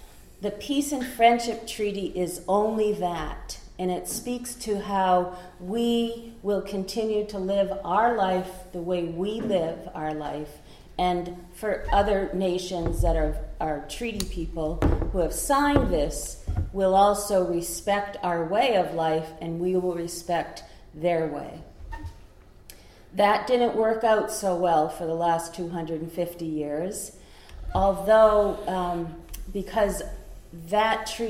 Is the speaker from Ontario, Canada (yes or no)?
no; Millbrook, Nova Scotia, Canada; I'm from Millbrook, which is about 60 miles from here, and one something kilometers, whatever that is.